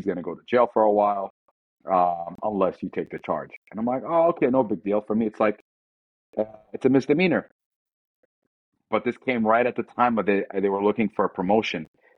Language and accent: English; New York, United States; I grew up in New York, man. So hustling is part of my DNA.